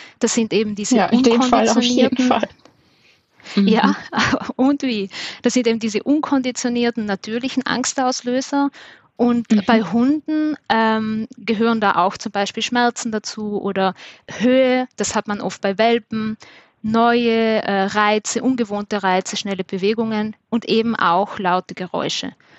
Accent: Trentino-Alto Adige, Italy; now in Vienna, Austria; ich komme ursprünglich aus Südtirol und lebe in Wien, deshalb ist mein Dialekt auch ein bisschen so ein Mischmasch

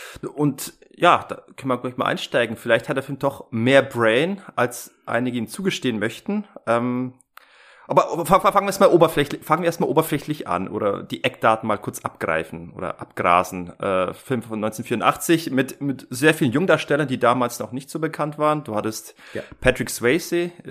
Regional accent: Germany

